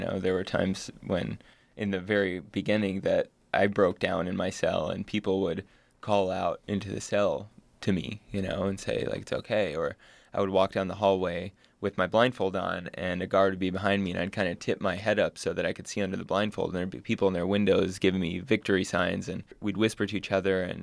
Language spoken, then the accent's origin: English; United States; I've never experienced animosity in the Middle East, in any country, just kind of walking the streets, being an American.